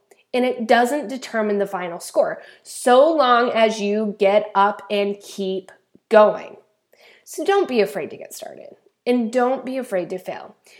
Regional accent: Idaho, United States; But I grew up in Idaho, so hiking was almost an every weekend thing in the summer. I was raised LDS

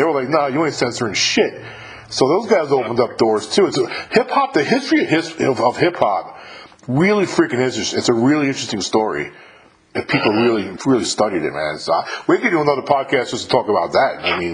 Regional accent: New York, United States; I'm from New York originally, and when I grew up, I'm an old man compared to you. I'm in my 50s already.

